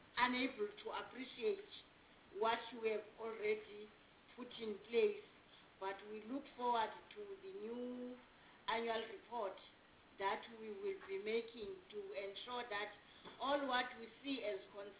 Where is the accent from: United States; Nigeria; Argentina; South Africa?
South Africa; But also because I've been around for some time as a South African, not necessarily as this member.